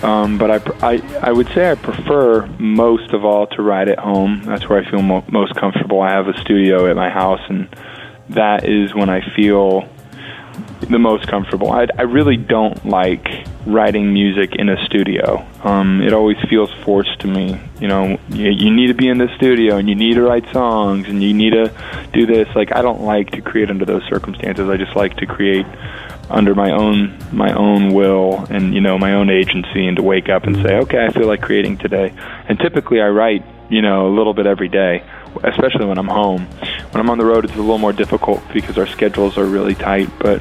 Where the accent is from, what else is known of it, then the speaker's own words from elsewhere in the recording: Las Vegas, Nevada, United States; You know, we're from Vegas, and the Vegas luck seems to have followed us.